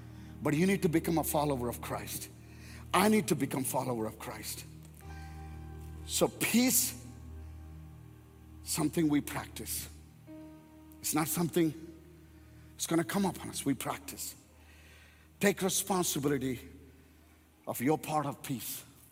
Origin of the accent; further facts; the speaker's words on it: India; now in United States; We grew up in India. India is a noisy country. And especially my house was right next to one of the highways.